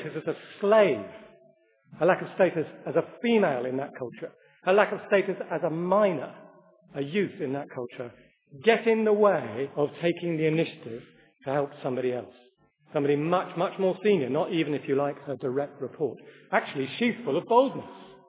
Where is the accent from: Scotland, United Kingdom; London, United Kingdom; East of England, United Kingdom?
Scotland, United Kingdom; but I'm Scottish and Jewish